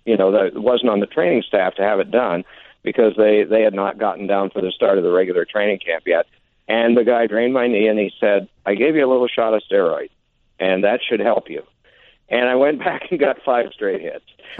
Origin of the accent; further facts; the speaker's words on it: Indiana, United States; I grew up in Indiana as much as I grew, and we didn't have rinks there, and we didn't have hockey programs. And there it was basketball.